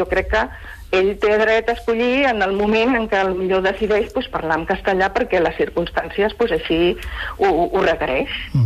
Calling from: Barcelona, Catalonia, Spain; de Barcelona.

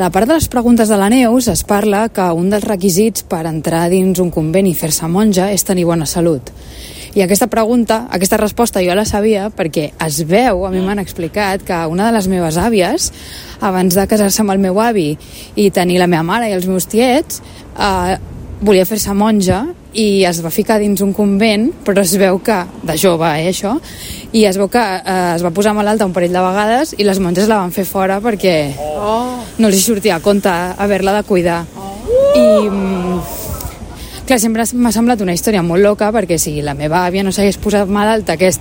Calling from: L'Hospitalet de Llobregat, Catalonia, Spain; de l'Hospitalet

